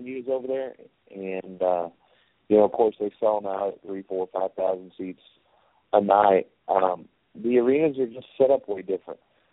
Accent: Oklahoma, United States; accent: Oklahoma; With my Oklahoma accent or hillbilly accent, whatever you want to call it, me saying good day, mate, just doesn't work.

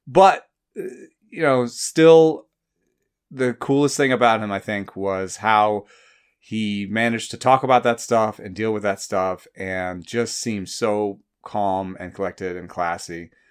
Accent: Atlanta, Georgia, United States; growing up in Atlanta, we knew that people had been super racist against him

